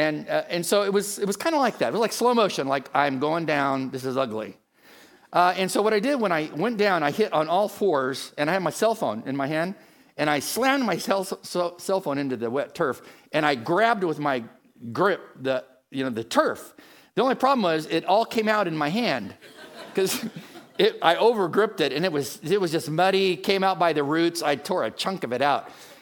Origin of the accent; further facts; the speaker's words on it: California, United States; Well, when I showed up there as a Californian, I had no idea what I was looking at until later that afternoon.